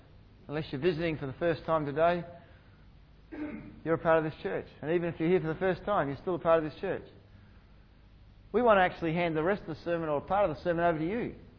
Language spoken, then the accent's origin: English; Harvey, Western Australia, Australia; now in Perth, Australia; and I'm from Harvey.